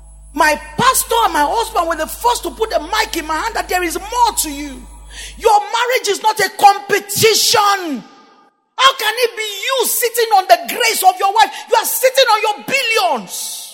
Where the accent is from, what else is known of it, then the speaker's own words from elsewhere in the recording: Lagos, Nigeria; If I talk to you, I came from Lagos, oh.